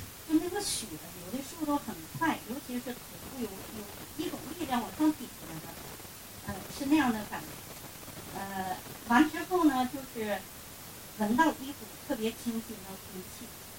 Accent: Northeast China, China; 我们东北人都是这样做的了

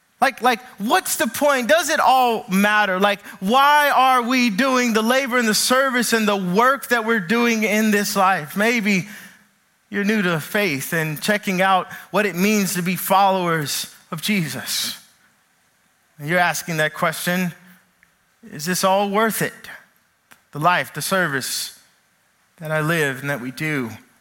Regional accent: Kentucky, United States; I grew up in Kentucky around a bunch of chocolate folk who have no paradigm for camping.

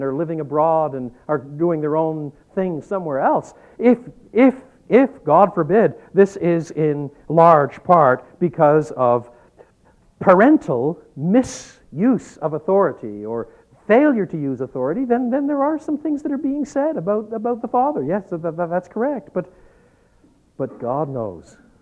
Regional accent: Quebec, Canada; I was brought up in French Canada.

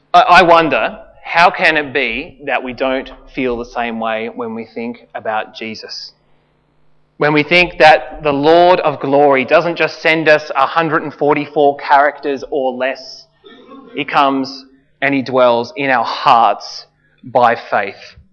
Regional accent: Launceston, Tasmania, Australia; Well, he's from my hometown.

